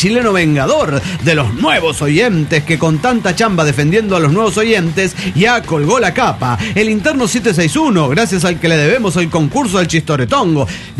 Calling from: Guanajuato, Mexico; de Guanajuato, México.

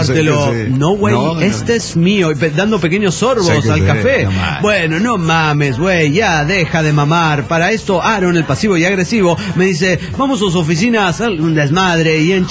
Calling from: Mexico City, Mexico; del DF mexicano.

